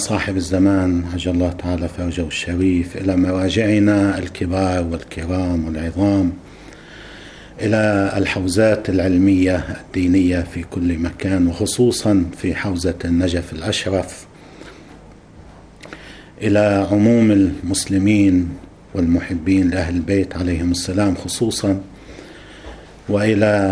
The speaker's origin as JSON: {"language": "Arabic", "country": "Lebanon", "said": "ما استجد عندنا في لبنان، ما يرتبط بوضعنا في لبنان."}